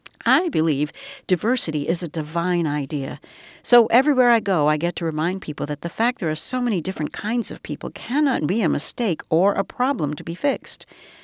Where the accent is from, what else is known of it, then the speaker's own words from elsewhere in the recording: Kansas, United States; What resonates with me is that she was ordained in Kansas, my home state, before moving to Los Angeles